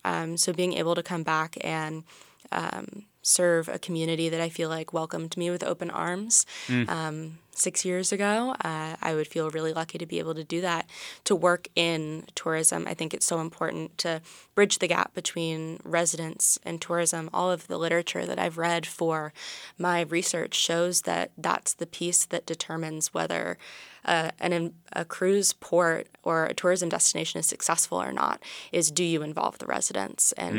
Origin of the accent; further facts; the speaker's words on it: Georgia, United States; I'm originally from Georgia and I went to the University of Georgia for my undergrad